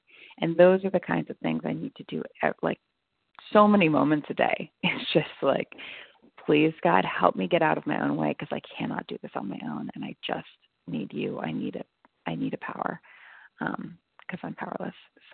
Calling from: California, United States; calling from California, although my contact list says Massachusetts, just so everyone's aware.

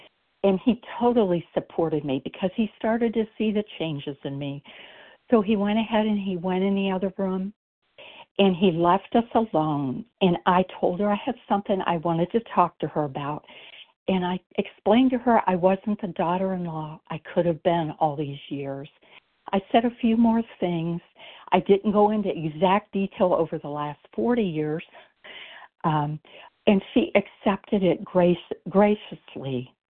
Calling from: Ohio, United States; Hi, this is … from Ohio.

